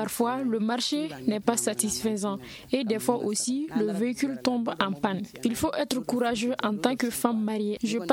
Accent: Kolongo, Ségou, Mali; Je viens de Massina, Kolongo, dans le cercle de Massina.

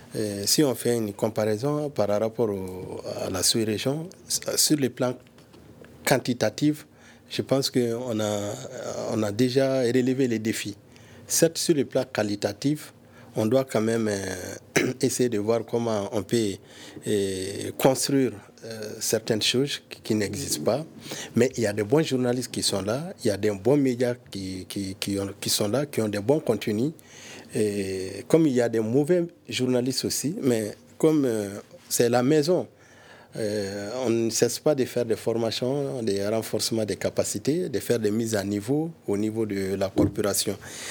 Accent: Mali; Et cela signifie qu'on a des bonnes graines chez nous au Mali.

